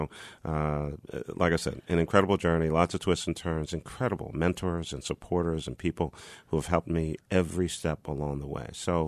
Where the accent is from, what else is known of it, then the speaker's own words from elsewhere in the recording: Philadelphia, Pennsylvania, United States; I never, ever imagined as a kid growing up in West Philadelphia that I would ever be mayor of the city of Philadelphia.